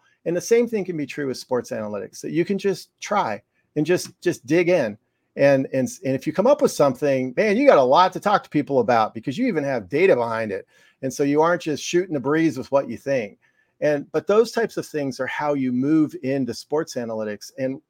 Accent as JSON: {"language": "English", "town": "Philadelphia", "region": "Pennsylvania", "country": "United States", "tie": "born or raised there", "said": "I grew up in Philly, obviously, and it just looks so different."}